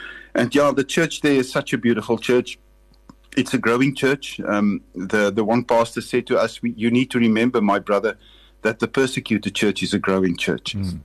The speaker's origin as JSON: {"language": "English", "country": "South Africa", "said": "and he saw that we are from South Africa."}